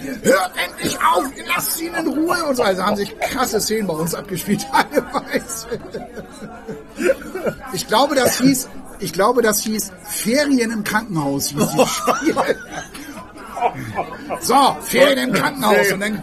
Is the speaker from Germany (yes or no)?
yes; Hamburg, Germany; Das haben wir als Hamburger Schulkinder auch gemacht.